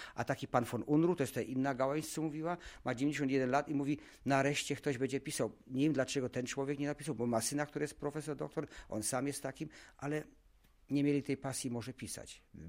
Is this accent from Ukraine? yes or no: no; Germany; Polish is a second language; A jako Niemiec, ja z moimi znajomymi w Polsce ciągle rozmawiam.